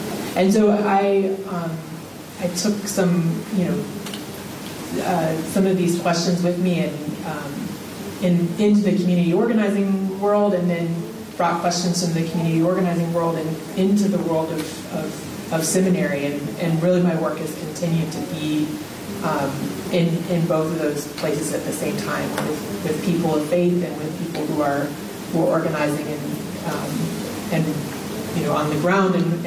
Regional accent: Georgia, United States; now in Brooklyn, United States; I live in Brooklyn with my family, two children, and my husband John. I'm actually from Georgia

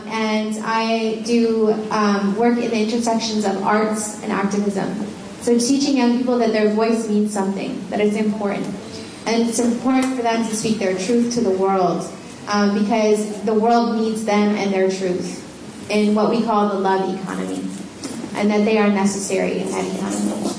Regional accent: Flint, Michigan, United States; Hey y'all … I grew up in Flint, Michigan, and so obviously the Flint water crisis is really close to my heart.

